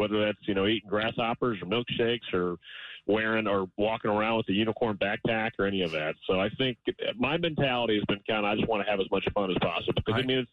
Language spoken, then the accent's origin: English; Atlanta, Georgia, United States; But honestly, Chris, I mean, like I said, man, I'm from Atlanta.